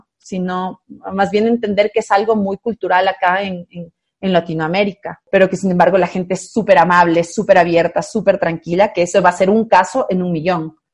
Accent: Quito, Pichincha, Ecuador; Aquí, por ejemplo, en la ciudad de Quito, yo soy quiteña

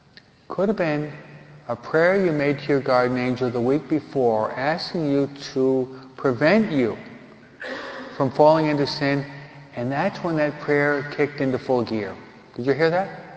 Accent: New York, United States; I'm not the best of drivers. I'm a New Yorker.

